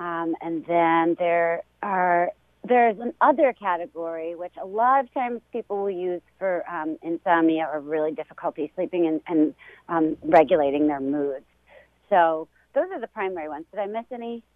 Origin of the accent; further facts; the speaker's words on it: Baltimore, Maryland, United States; All right. Well, I grew up here in Baltimore.